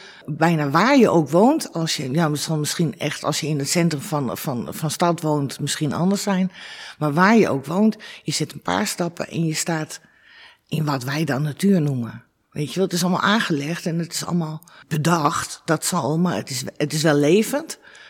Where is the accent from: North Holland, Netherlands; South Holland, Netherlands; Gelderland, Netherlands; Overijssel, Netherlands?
North Holland, Netherlands; Amsterdam; Amsterdam.